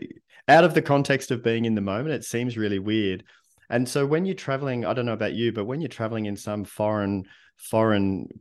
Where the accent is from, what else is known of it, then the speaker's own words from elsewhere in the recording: Melbourne, Victoria, Australia; because I grew up in Melbourne, Australia, right?